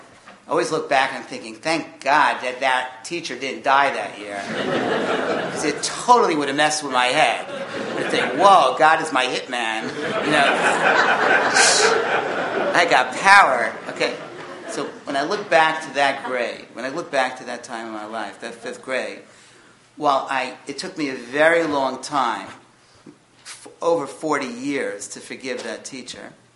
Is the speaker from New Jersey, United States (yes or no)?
no; Brooklyn, New York, United States; I grew up in Brooklyn.